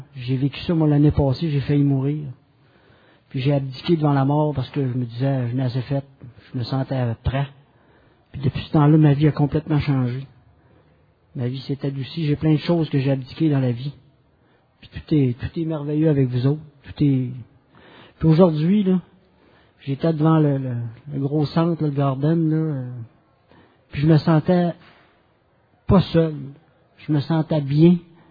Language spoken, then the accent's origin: French; Quebec City, Quebec, Canada; Moi, je viens de Québec.